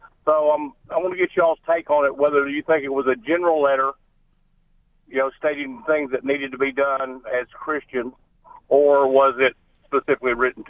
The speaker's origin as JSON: {"language": "English", "region": "Mississippi", "country": "United States", "said": "I'm a pastor from Mississippi. I'm down in the floodwaters of flood disaster area in Baton Rouge."}